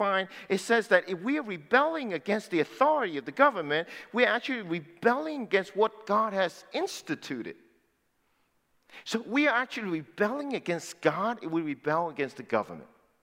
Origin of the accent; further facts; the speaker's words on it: United States; And by the way, I know that as an American, I love to say it.